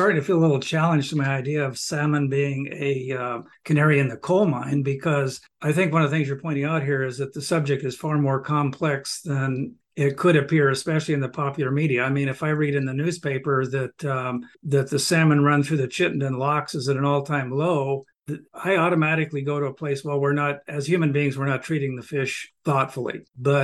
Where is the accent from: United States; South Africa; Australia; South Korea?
Australia; born there; I was born in Australia. I pay a lot of attention to what's going on down there.